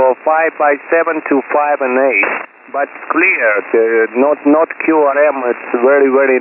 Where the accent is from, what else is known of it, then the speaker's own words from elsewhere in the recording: Asiatic Russia, Russia; English is a second language; I'm from Asiatic Russia. Over.